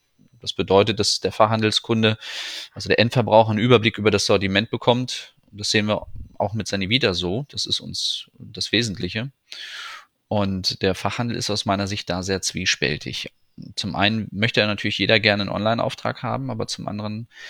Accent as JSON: {"language": "German", "town": "Nienburg", "region": "Lower Saxony", "country": "Germany", "tie": "born there", "lives_now": "Karlsruhe, Germany", "said": "Bin geboren also, in Nienburg bei Hannover."}